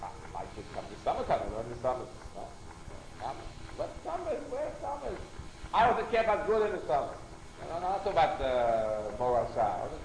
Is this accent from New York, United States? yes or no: yes; Brooklyn, New York, United States; I grew up in Brooklyn as a little kid, and we didn't know anything.